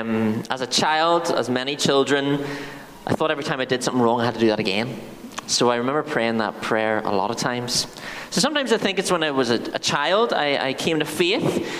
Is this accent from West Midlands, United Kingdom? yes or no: no; Lisburn, Northern Ireland, United Kingdom; I'm the pastor in Lisburn Baptist Church, and I grew up in Lisburn.